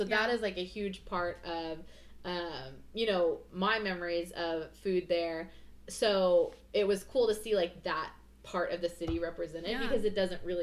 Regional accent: Choctaw, Oklahoma, United States; I'm from like the Mid Del area, so I'm from Choctaw.

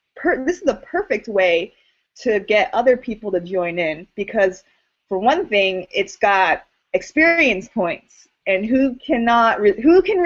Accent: California, United States; now in Idaho, United States; because it's also Idaho. I came from California. There's, to me, fewer things to do here.

